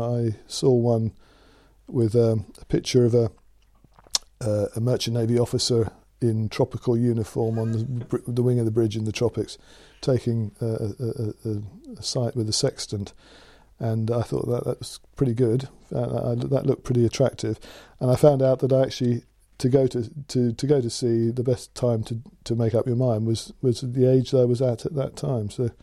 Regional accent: Epsom, South East England, United Kingdom; born there; I was born in Epsom in Surrey on the 7th of October 1949.

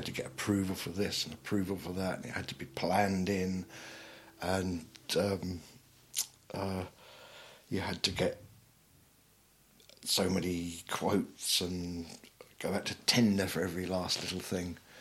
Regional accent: Woking, South East England, United Kingdom; born there; and I was born in Woking, believe it or not.

